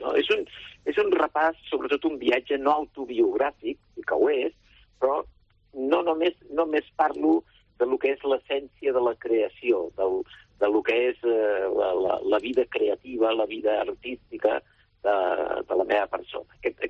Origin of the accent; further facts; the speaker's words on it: Olesa de Montserrat, Catalonia, Spain; des de que vaig néixer a Olesa de Montserrat, que es feia la passió, els pastorets, les festes